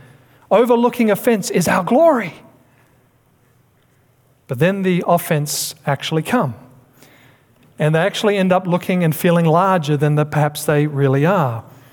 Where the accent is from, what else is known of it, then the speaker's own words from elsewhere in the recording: Australia; she was from Australia, I'm from Australia, so we had a good laugh at this